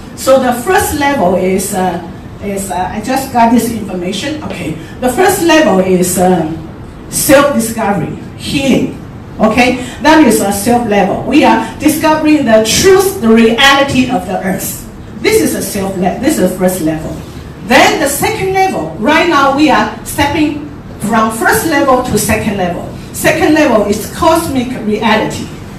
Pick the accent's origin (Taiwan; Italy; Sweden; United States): Taiwan; English is a second language; now in Hong Kong; I come from Taiwan. I was born, brought up in Taiwan, but I'm married to Hong Kong, yes.